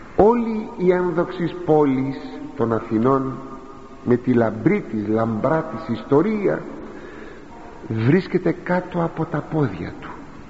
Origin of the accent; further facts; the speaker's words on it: Greece; σαν Έλληνες που είμαστε την έχουμε και εμείς κληρονομήσει